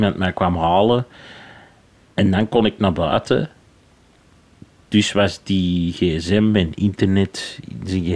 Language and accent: Dutch; Antwerp, Belgium; Ik ben opgegroeid in Centrum Antwerpen. Daar wonen niet veel mensen eigenlijk, zeg maar.